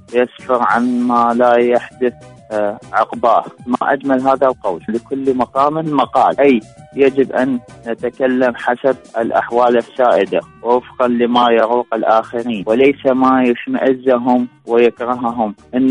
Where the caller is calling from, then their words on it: Basra, Basra Governorate, Iraq; من العراق البصرة.